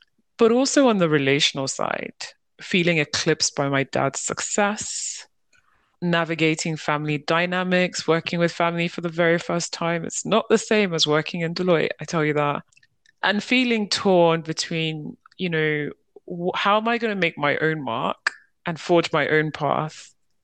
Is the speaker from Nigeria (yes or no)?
yes; Lagos, Nigeria; Yeah, so I grew up in Lagos, Nigeria